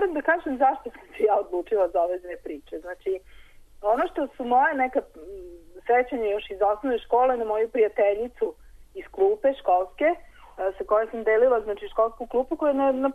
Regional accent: Serbia; se umrežavaju te ženske romske organizacije i kod nas u Srbiji

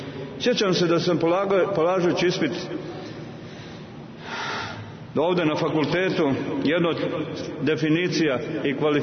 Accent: Republika Srpska, Bosnia & Herzegovina; I mi smo Srbi iz Republike Srpske ponosi na to.

